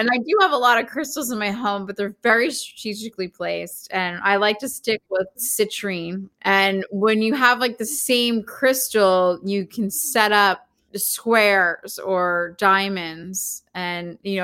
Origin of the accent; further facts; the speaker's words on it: Philadelphia, Pennsylvania, United States; I grew up in Philly and I've spent a lot of time, you know, in New York and DC